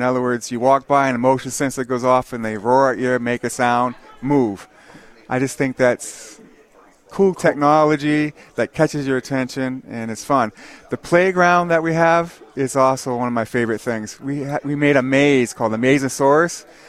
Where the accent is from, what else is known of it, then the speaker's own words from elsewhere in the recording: Maine, United States; I'm from Maine.